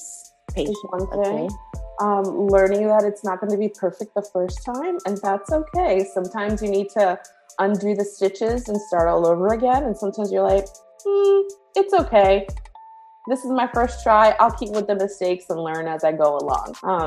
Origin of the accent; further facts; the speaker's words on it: Rhode Island, United States; moved away as an adult; also born or lived in Bronx; now in North Carolina, United States; I was born in the Bronx, but I grew up from 3 to 18 in Rhode Island. So for better or for worse, Rhode Island is home. PVD, love my peeps.